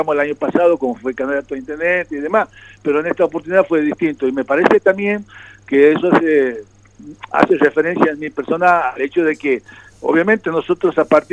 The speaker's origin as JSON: {"language": "Spanish", "country": "Argentina", "said": "Lo mejor que nos puede pasar como argentinos en este momento"}